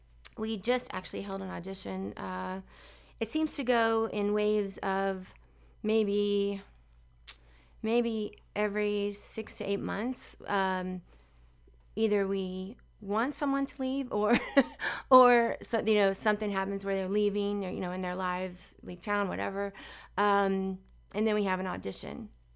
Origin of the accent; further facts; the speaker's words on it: Charleston, United States; now in Las Vegas, United States; Even when I was growing up in Charleston, I would see Las Vegas on award shows and think, you know, oh my gosh, I've got to go there one day. And so I just loved it when I got here.